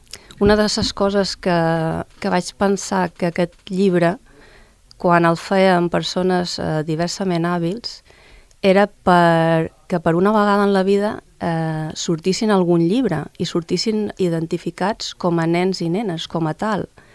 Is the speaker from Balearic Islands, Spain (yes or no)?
yes; Formentera, Balearic Islands, Spain; tenia clar que com a formenterera havia de ser així